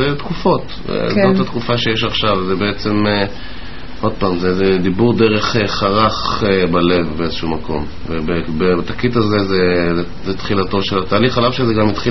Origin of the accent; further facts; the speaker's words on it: Mexico; moved away; אני גדלתי, אני נולדתי בחול וגדלתי במקסיקו, גדלתי בבית ספר בריטי, כך שהאנגלית היא בשבילי סוג של שפת אם